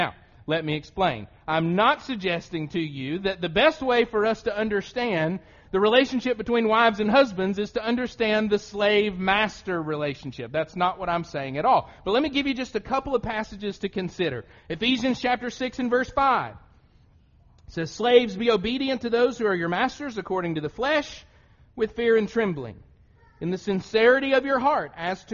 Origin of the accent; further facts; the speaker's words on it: Loudon, Tennessee, United States; When I grew up in Loudoun, Tennessee, we never locked anything and the keys stayed right there in the ignition